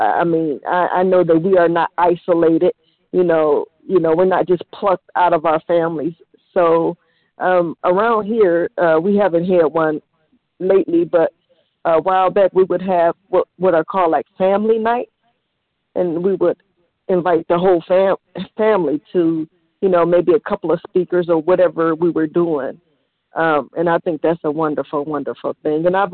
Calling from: Cleveland, Ohio, United States; I'm calling from Cleveland, Ohio.

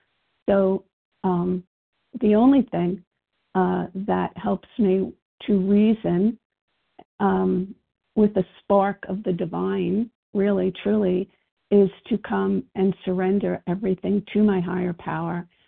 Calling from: Virginia, United States; recovering compulsive overeater, calling from Virginia.

